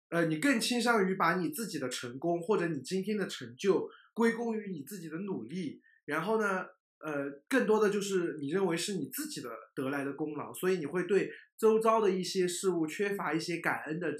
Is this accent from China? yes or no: yes; China; 因为我觉得我们中国人很容易从小到大都活在这样的优绩主义当中